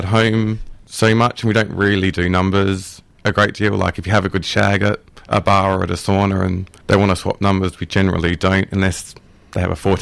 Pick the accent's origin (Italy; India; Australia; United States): Australia; Adelaide, South Australia; It was great because I grew up in Adelaide, which doesn't have anything... even close to that sort of atmosphere.